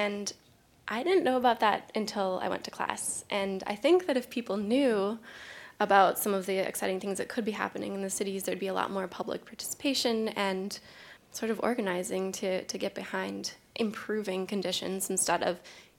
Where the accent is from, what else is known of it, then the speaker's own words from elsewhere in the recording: Minneapolis, Minnesota, United States; I'm from Minneapolis.